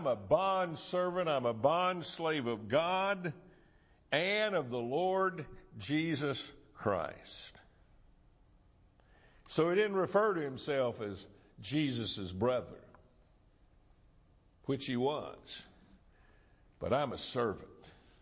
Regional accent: Thomasville, United States; Now, I was raised in Thomasville and down on good old West Green Street.

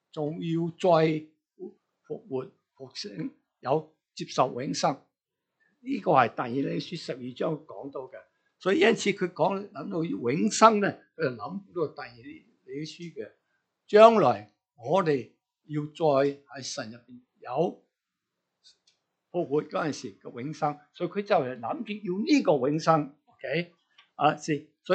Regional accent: China; 其实呢个思想咧对我哋中国人咧好平常嘅

